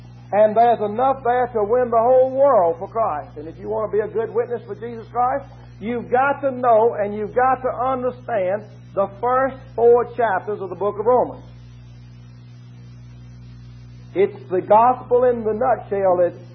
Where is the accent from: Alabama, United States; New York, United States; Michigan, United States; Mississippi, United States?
Mississippi, United States; Macon; I'm from Macon, Mississippi, just down the road here, and we used to live it up and talk about going to hell